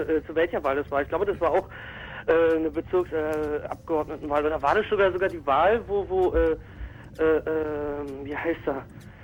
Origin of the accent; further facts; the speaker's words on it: Berlin, Germany; Also ich komme jetzt nicht aus Neukölln, ich komme aus Kreuzberg